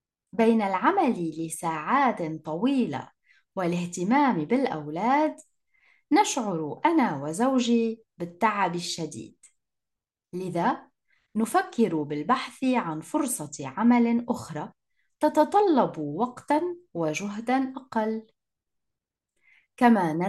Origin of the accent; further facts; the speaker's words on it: Jordan; also born or lived in Austria / Canada; now in Paris, France; عمري 35 سنة. أنا أردنية الأصل، ولكنني تنقلت بين بلدان كثيرة لأدرس وأعمل. فقد سكنت في الأردن طبعا، وفي النمسا وكندا، وأنا اليوم أعيش في باريس منذ 4 سنوات،